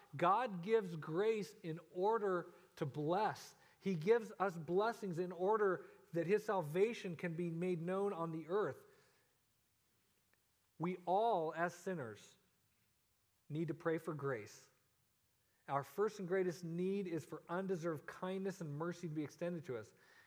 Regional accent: Colorado, United States; I'm from Colorado, so I spent, spent many, many mornings waking up and seeing the Rocky Mountains covered with snow.

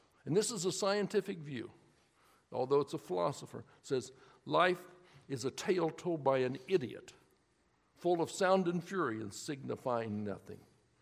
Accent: Emporia, Kansas, United States; also born or lived in Lawrence; I grew up here in Emporia. I was born in Lawrence, but I grew up here.

